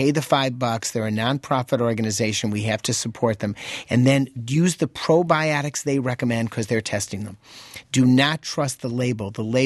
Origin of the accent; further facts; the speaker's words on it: Wisconsin, United States; not just because I'm from Wisconsin and live here